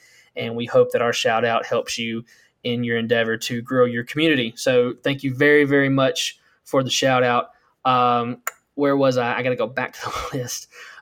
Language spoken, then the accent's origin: English; the South, United States; I'm from the South.